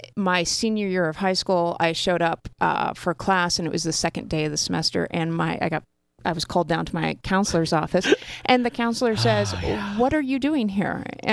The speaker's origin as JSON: {"language": "English", "region": "Midwest", "country": "United States", "said": "Well, see, I'm from the Midwest. My family, there were farmers from the Midwest."}